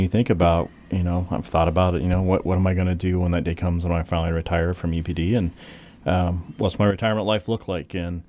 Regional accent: Kentucky, United States; I'm originally from Kentucky, and my retirement plans are to return home.

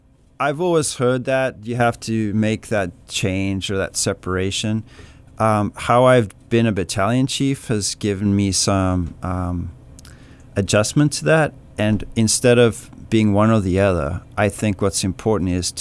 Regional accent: East London, Eastern Cape, South Africa; Well, I was born and raised in South Africa, in the town called East London, which is in the southeast coast.

